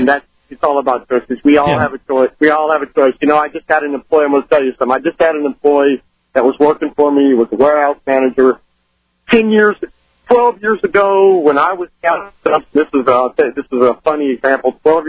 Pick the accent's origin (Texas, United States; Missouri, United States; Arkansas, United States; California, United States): Texas, United States; San Antonio; I'm from San Antonio, and okay.